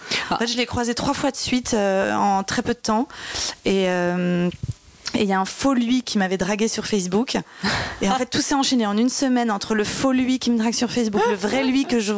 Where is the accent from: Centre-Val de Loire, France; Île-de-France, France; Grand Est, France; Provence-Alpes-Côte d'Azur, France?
Île-de-France, France; Saint-Cloud; je sais pas s'il faut que je dise que je suis parisienne quand on habite à Saint-Cloud. En tout cas, moi, j'ai pas eu l'impression d'être parisienne puisque je prenais pas le métro, j'allais à l'école à pied, on jouait dans des jardins.